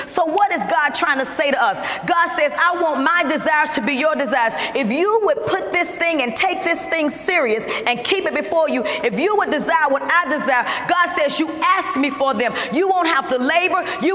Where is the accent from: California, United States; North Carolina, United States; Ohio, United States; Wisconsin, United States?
North Carolina, United States; Winston-Salem; born there; That's how I was born in Winston-Salem.